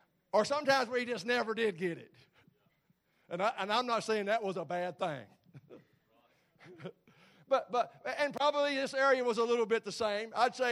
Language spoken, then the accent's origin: English; Craig County, Virginia, United States; I'm from Craig County. All right, now Craig County was like this.